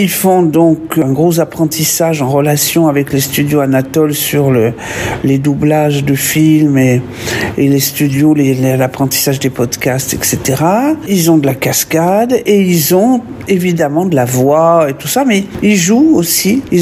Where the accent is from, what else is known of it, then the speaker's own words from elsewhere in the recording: Lyon, Auvergne-Rhône-Alpes, France; born there; Bruno Bouéglin, qui habitait mon quartier, parce que je suis née à Lyon